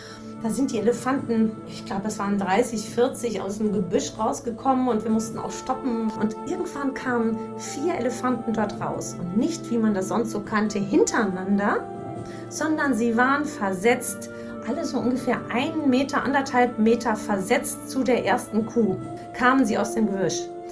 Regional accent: North Rhine-Westphalia, Germany; Ich bin im Sauerland aufgewachsen und in einem kleinen Familienunternehmen mit drei Geschwistern, so zu viert waren wir, sind wir aufgewachsen.

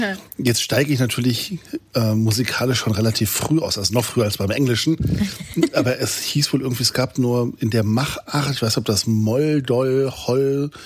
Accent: Germany; ich komme aus Deutschland, wieso wusste ich das nicht?

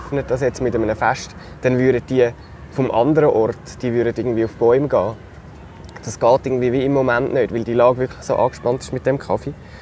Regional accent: Switzerland; wieso gehe ich als Schweizer jetzt eine Reportage machen über den Urkaffee, aber ich glaube, es hat schon eine Berechtigung, weil wir in der Schweiz, wir sind ein riesiges Kaffeeland

